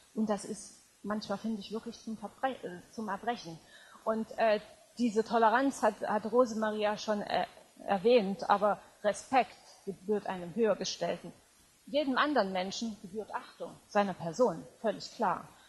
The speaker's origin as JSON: {"language": "German", "town": "Dresden", "region": "Saxony", "country": "Germany", "said": "Und ich stamme aus Dresden."}